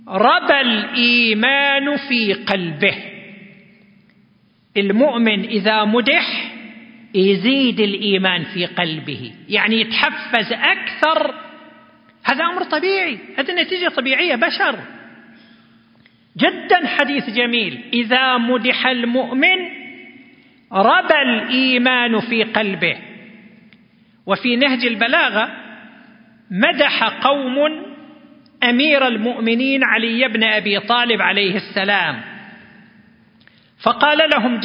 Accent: Saudi Arabia; وفي بلادنا المملكة العربية السعودية هناك عدة جوائز عالمية.

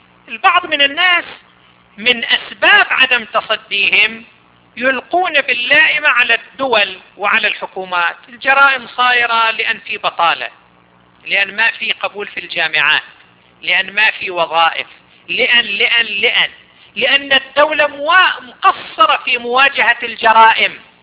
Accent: Saudi Arabia; مثلا عندنا في السعودية، سنة 2005

